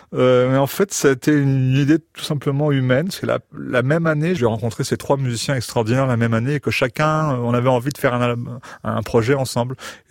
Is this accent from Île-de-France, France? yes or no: yes; Paris, Île-de-France, France; J'ai grandi à Paris. Je suis d'une famille normande, mais j'ai grandi à Paris.